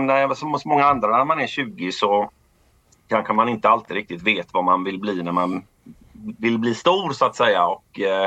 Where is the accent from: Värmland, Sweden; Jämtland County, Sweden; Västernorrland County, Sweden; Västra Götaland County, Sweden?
Västra Götaland County, Sweden; Gothenburg; som sagt. Jag är 40 år gammal och som ni hör jag är även då göteborgare.